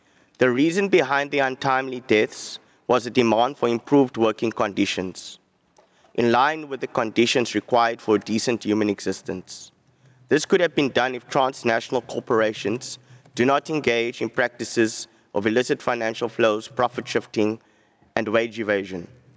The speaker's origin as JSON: {"language": "English", "country": "South Africa", "said": "I'm from South Africa, where I'm based at the Alternative Information and Development Centre."}